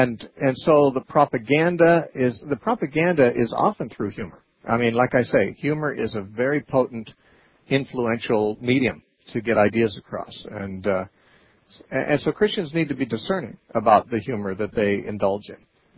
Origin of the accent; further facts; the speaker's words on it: California, United States; I grew up there too.